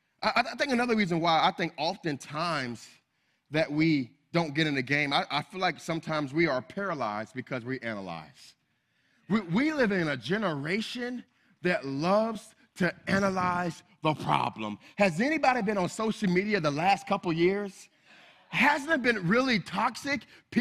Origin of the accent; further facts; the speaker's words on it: Miami, Florida, United States; I'm from Miami. I'm a city boy.